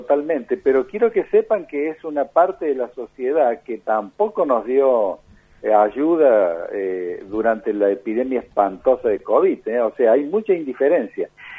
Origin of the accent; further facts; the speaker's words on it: Argentina; en lugares como el nuestro, como nuestra Argentina, que era lo más austral que hay, caso concreto de nuestra Patagonia